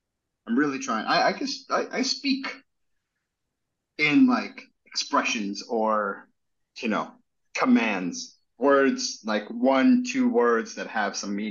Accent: Nicaragua; I've told people like I'm from Nicaragua, and they're like, well damn, like, you don't look African.

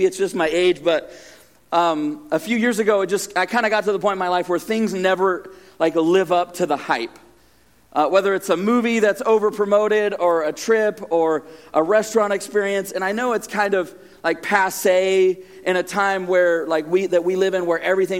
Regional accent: California, United States; now in Riverside, United States; My family and I moved down in July from Northern California, spent most of our lives up there, pastoring a church the last 10 years that we started

